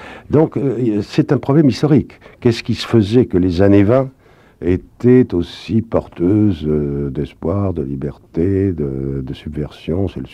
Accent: Bordeaux, Nouvelle-Aquitaine, France; born there; parce que je suis né à Bordeaux à une certaine date, etc.

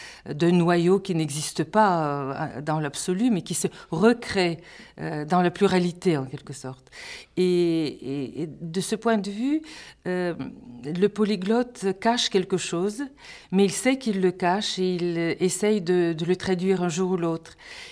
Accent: Sofia, Sofia City, Bulgaria; also born or lived in Sliven; mes parents sont arrivés très tôt à Sofia, donc j'ai grandi à Sofia.

